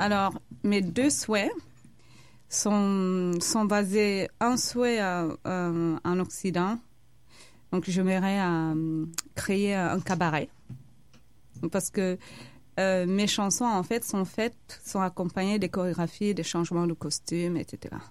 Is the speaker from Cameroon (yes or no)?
yes; Cameroon; now in Europe; de créer une école de danse ou de chant dans mon pays d'origine, le Cameroun